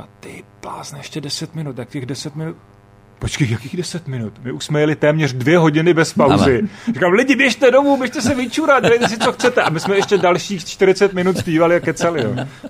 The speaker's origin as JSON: {"language": "Czech", "town": "Valašské Meziříčí", "region": "Zlín Region", "country": "Czechia", "said": "já jsem z Valašského Meziříčí"}